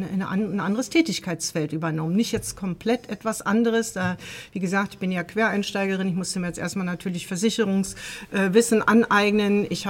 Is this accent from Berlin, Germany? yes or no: yes; Berlin, Germany; also born or lived in Buenos Aires; Ich war 4 Jahre in Argentinien am Goethe-Institut in Buenos Aires tätig und kam dann praktisch genauso mit der Wende zurück nach Berlin. Ich bin ja Berlinerin